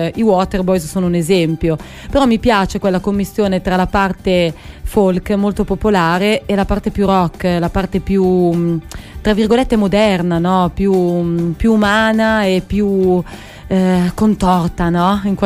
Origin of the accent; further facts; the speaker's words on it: Alessandria, Piedmont, Italy; sono Alessandrina e vengo dal conservatorio di Alessandria